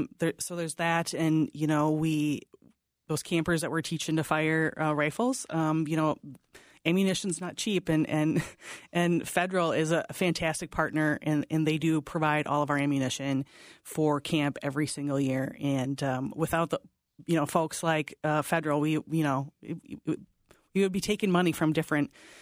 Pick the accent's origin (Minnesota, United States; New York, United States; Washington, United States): Minnesota, United States; I grew up in South Central Minnesota, and my mom was in the unit in the Twin Cities.